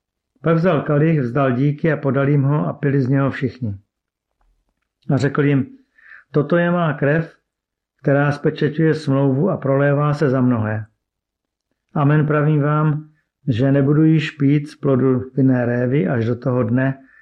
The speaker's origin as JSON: {"language": "Czech", "town": "Zlín", "region": "Zlín Region", "country": "Czechia", "said": "Pocházím ze Zlína. V Krista jsem uvěřil v 16 letech."}